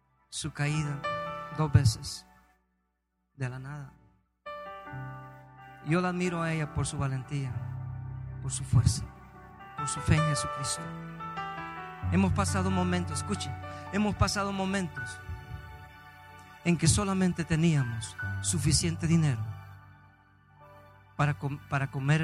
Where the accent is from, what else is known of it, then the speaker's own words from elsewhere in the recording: Mexico; jugando fútbol como todo mexicano.